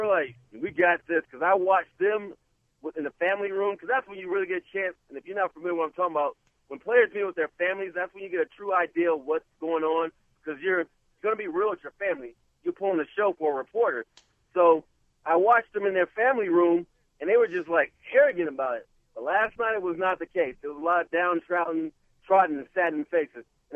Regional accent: California, United States; We both Bay Area and cats, so we get that too.

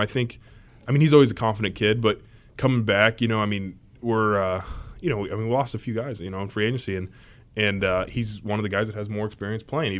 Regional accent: California, United States; Yeah, so I'm from SoCal originally

